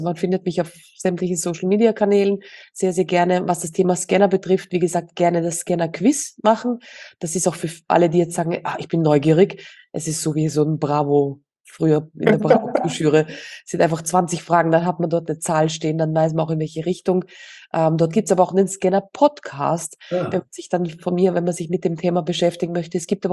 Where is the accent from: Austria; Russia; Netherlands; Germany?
Austria; moved away as an adult; now in Spain; Ja, tatsächlich sind wir aus Österreich und haben das auch innerhalb von 3 Monaten entschieden.